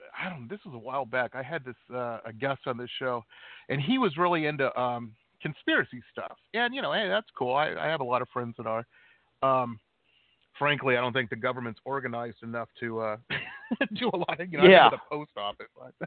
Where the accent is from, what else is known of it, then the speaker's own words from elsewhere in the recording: Detroit, Michigan, United States; like where you grew up in Chicago and where I grew up in Detroit.